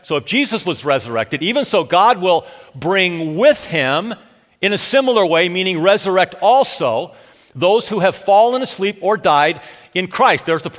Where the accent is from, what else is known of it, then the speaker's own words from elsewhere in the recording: Los Angeles, California, United States; So I'm from Southern California, from the Los Angeles area. Earthquakes are really common.